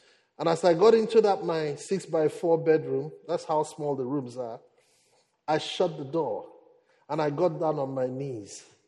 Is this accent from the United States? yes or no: no; Nigeria; I come from Nigeria, we don't eat cold porridge at night.